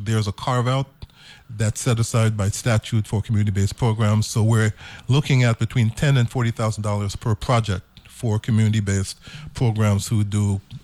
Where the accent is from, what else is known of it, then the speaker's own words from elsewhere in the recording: Brooklyn, New York, United States; A lot of folks don't know I was born in the city of Brooklyn. Yes. Back in the 80s.